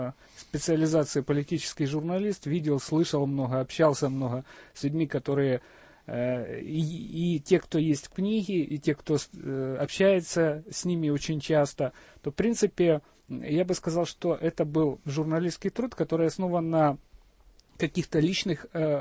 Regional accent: Sumy Oblast, Ukraine; Я из Сумской области.

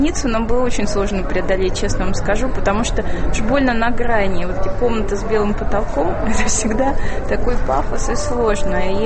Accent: Sakhalin Oblast, Russia; also born or lived in Saint Petersburg; now in Moscow, Russia; я выросла на Сахалине и жила долго в Питере. И так как основные школы режиссерские, киношколы вообще у нас в Москве, я приехала учиться и уже осталась, потому что тоже кинопроизводство все в Москве.

